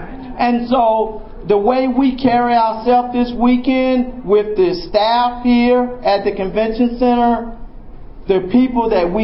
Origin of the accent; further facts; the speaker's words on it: the South, United States; I'm from the South.